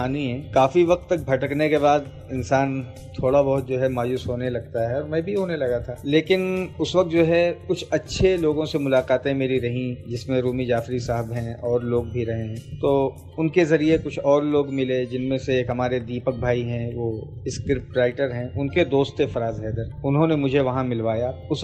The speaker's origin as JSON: {"language": "Hindi", "town": "Jaunpur", "region": "Uttar Pradesh", "country": "India", "lives_now": "Mumbai, India", "said": "मैं यूपी में एक ज़िला है जिसका नाम है जौनपुर, मैं वहाँ का रहने वाला हूँ और काफ़ी अरसे से मुंबई में रहता हूँ।"}